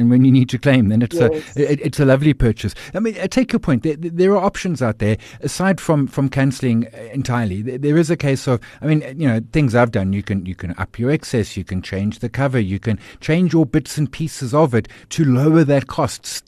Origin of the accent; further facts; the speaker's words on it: South Africa; It might be better than a year ago, but it's still hard being a South African.